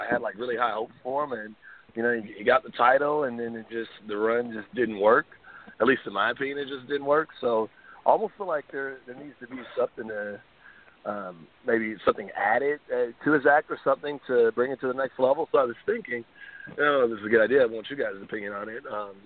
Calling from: Anaheim, California, United States; The area code is from Texas, but I live in Anaheim.

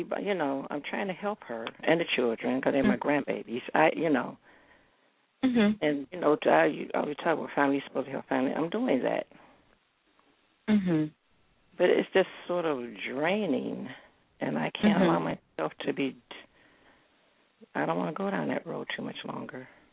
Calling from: Cleveland, Ohio, United States; I'm calling from Cleveland, Ohio.

